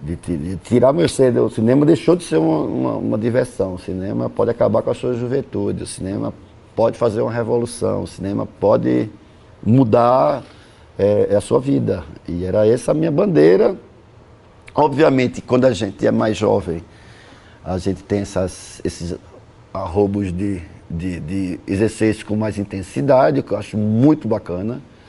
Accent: Pernambuco, Brazil; born there; para Casa Amarela, que é o bairro onde eu nasci

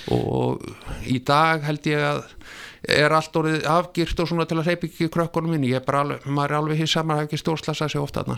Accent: Reykjavik, Capital Region, Iceland; Nei, ég fættist á fæðingarheimlun í Reykjavík og vesturbæingur svona að upplagi en ólst upp í Lauganeskverfinu.

